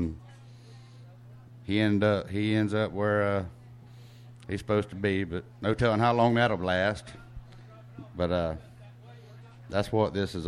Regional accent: Okeechobee, Florida, United States; I was born and raised in Okeechobee, Bassinger, which is in Okeechobee County.

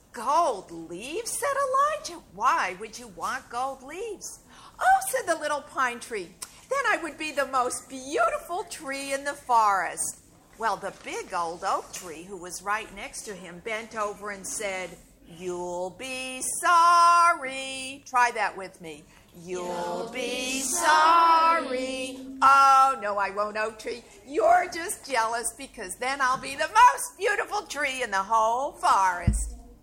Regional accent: Miami, Florida, United States; So while you're sitting here, I'm from Miami, and I tell folk tales from all over the world

